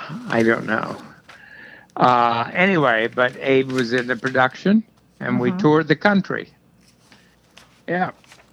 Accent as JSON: {"language": "English", "town": "Morgantown", "region": "West Virginia", "country": "United States", "tie": "born or raised there", "said": "They even have in Morgantown, my hometown, that used to be called, God knows they may have changed it by now, the Don Knotts Boulevard."}